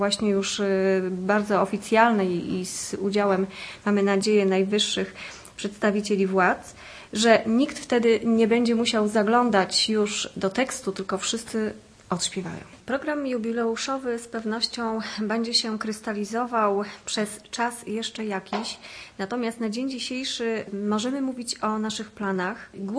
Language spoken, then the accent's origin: Polish; Poznań, Greater Poland Voivodeship, Poland; chociaż my poznaniacy uznajmy, że ten rok jemu jest poświęcony